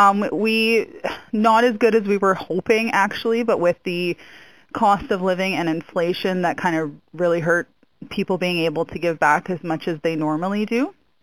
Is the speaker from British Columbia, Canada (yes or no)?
yes; British Columbia, Canada; my hometown in BC does something similar.